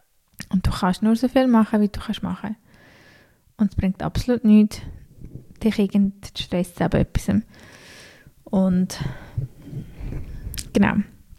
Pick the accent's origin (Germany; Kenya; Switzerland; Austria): Switzerland; Und ich finde, eben gerade bei uns in der Schweiz, das ist einfach vor allem das Krasse